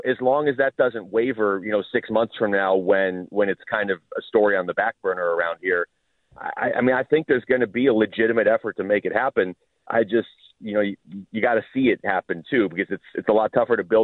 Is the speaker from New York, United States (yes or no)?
no; Seattle, Washington, United States; You know, I grew up in Seattle, and they lost the Sonics